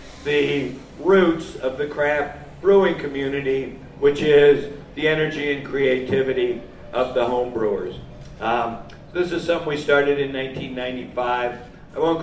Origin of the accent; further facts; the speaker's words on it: New England, United States; I'm from New England